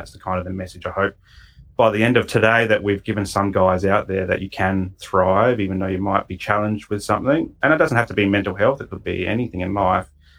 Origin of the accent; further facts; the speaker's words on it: Australia; Yeah, okay. Born and raised in Australia. It's funny we're talking about accents